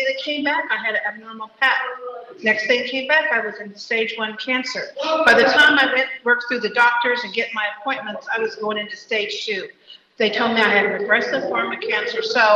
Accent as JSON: {"language": "English", "town": "Pawhuska", "region": "Oklahoma", "country": "United States", "said": "And I'm Osage from Pawhuska, Oklahoma. I'm a businesswoman."}